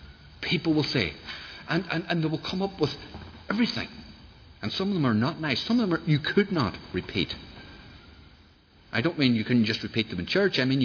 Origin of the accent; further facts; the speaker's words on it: Northern Ireland, United Kingdom; And I know this. I'm from Tyrone.